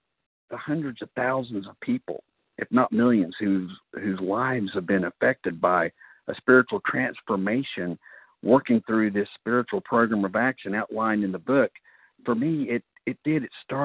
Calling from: North Carolina, United States; Carolina.

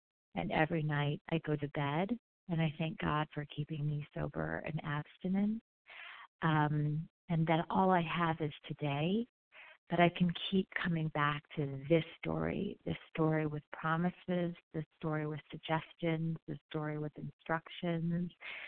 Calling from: Denver, Colorado, United States; calling in from Denver, Colorado

